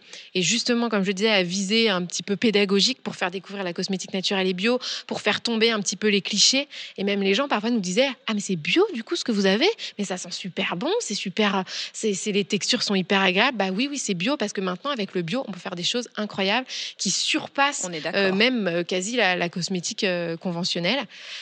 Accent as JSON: {"language": "French", "town": "Orléans", "region": "Centre-Val de Loire", "country": "France", "said": "Et Orléans, parce qu'on est d'Orléans."}